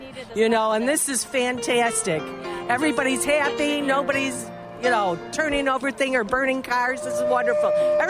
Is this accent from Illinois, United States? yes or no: yes; Chicago, Illinois, United States